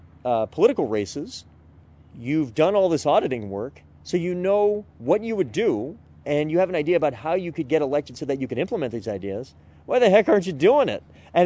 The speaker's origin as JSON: {"language": "English", "town": "Manchester", "region": "New Hampshire", "country": "United States", "tie": "born or raised there", "also_born_or_lived": "Goffstown", "said": "I was from Manchester, had grown up in Manchester and Goffstown"}